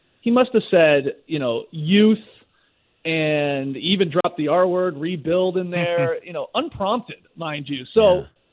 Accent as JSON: {"language": "English", "country": "Canada", "lives_now": "United States", "said": "I love it, especially as a Canadian down here in the States."}